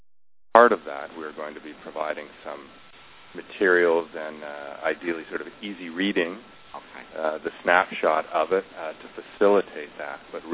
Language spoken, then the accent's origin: English; Canada; Well, you know, I'm typically Canadian